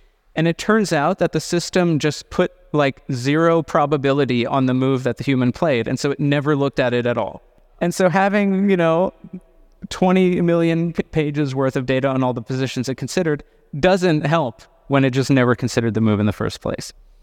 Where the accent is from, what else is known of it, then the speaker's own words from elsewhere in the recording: California, United States; And I say this also as a Californian.